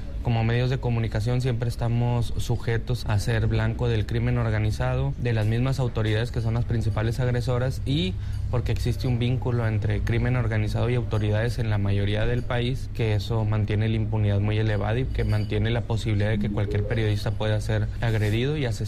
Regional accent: Chihuahua, Mexico; yo soy periodista de México, soy de una región que se llama Chihuahua, es un estado, una entidad federativa en México, está al norte de México, es frontera con Estados Unidos, es el estado más grande de México, pero no es el más poblado

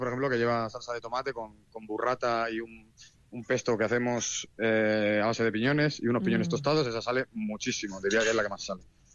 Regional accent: Madrid, Community of Madrid, Spain; Yo soy de Madrid y le digo pizza

